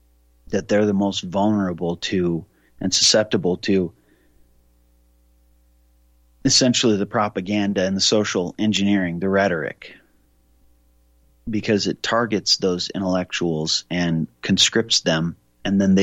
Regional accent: Montana, United States; born there; Montana is my home country where I was born.

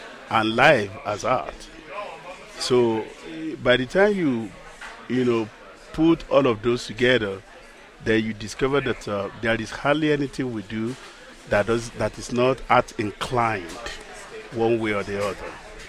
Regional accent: Ile Ife, Osun, Nigeria; Well, Ile Ife, my hometown, is the cradle of Yoruba race.

